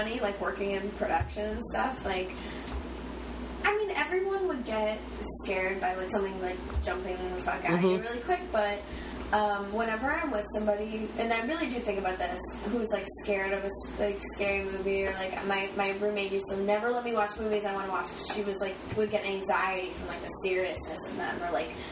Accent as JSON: {"language": "English", "region": "New Jersey", "country": "United States", "said": "is did you, where you grew up, we're both from New Jersey."}